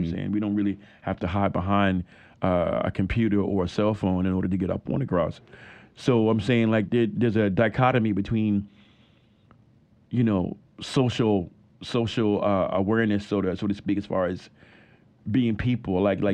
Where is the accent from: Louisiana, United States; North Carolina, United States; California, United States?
North Carolina, United States; Chapel Hill; I mean, we grew up here in Chapel Hill music scene.